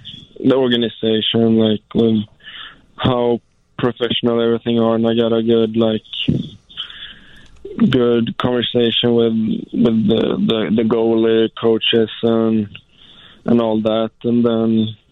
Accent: Västra Götaland, Sweden; English is a second language; he actually played for Frölunda. That's the team of my hometown.

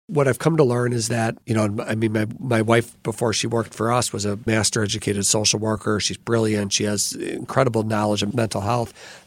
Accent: Waukesha, Wisconsin, United States; And I am born and raised in Waukesha.

